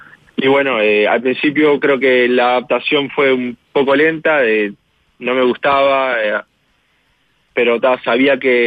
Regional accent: Maldonado, Uruguay; Yo soy de Maldonado, así que el tener el mar cerca era elemental para mí aprender a nadar.

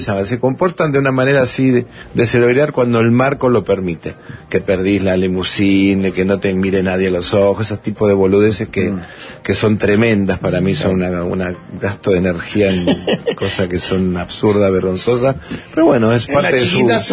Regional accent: Villa Adelina, Buenos Aires Province, Argentina; Yo soy de Villa Adelina.

